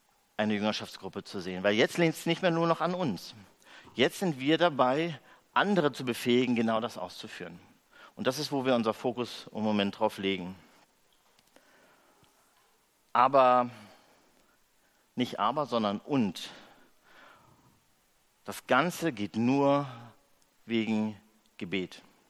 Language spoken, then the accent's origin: German; Berlin, Germany; wo ich selber als Berliner würde ich sagen, mich auskotzen kann